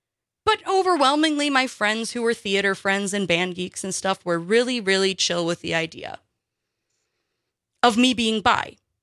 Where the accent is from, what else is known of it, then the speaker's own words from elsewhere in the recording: Park Falls, Wisconsin, United States; also born or lived in Stevens Point / Wausau; now in Milwaukee, United States; When I was born here in Wisconsin and I've lived in Wisconsin my whole life, and yet I feel like the stranger in the strange land. I was born in Stevens Point. I grew up near Park Falls for many years, then moved to Wausau.